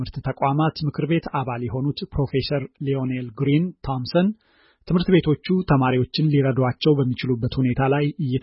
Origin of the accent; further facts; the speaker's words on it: Shire, Tigray, Ethiopia; እኔ ሽሬ ከሚባል ከተማ ነው የመጣሁት። ከሽሬ እንደሰላሴ ተነስቼ ወደ መቀሌ መጣሁ።